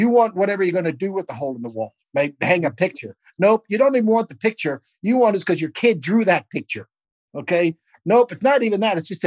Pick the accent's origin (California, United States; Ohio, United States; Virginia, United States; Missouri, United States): Virginia, United States; Richmond; I've never cussed to her because I'm from the South to Richmond.